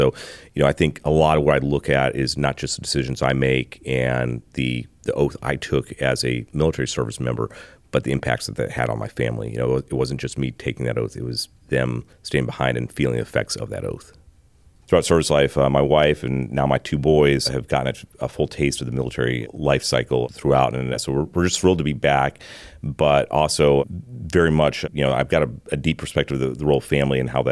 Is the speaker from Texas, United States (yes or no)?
yes; Midland, Texas, United States; So born and raised in West Texas, grew up in Midland, Texas, oil country there, and Friday Night Lights football.